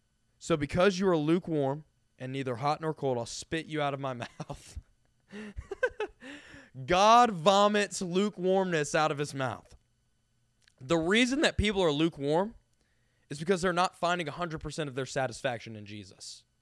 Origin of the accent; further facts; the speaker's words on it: the South, United States; And where I grew up in the South, about 98% of people were lukewarm.